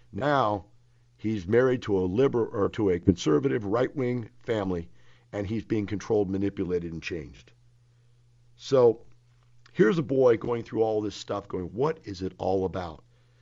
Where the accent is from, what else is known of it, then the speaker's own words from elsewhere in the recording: Texas, United States; You know, I'm a Texan, man. I get this.